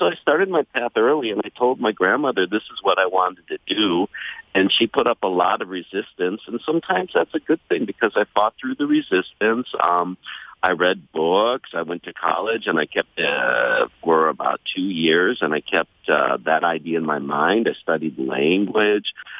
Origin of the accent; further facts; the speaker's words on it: Minnesota, United States; I was raised in Minnesota. Most of my relatives are still back there, but my mom's coming here.